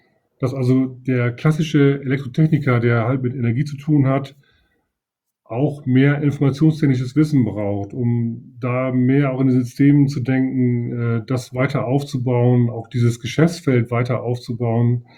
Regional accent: Leer, Lower Saxony, Germany; now in Oldenburg, Germany; Ja, dann wohne ich in Oldenburg. Ich bin gebürtiger Ostfriese, ich komme also aus Leer. Also für alle, die jetzt zuhören, uns Ostfriesen gibt es wirklich. Und bin seit gut 15 Jahren hier in Oldenburg, Wahl-Oldenburger.

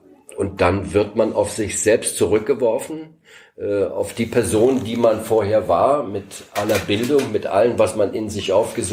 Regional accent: Berlin, Germany; Ich bin ja in Ost-Berlin oder in Berlin geboren und war zu einer Zeit Schüler, als es die Mauer noch gar nicht gab.

